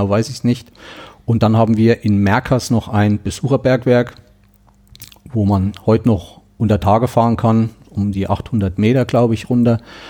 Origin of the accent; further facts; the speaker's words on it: Thuringia, Germany; Ja, wie gesagt, ich komme aus Thüringen.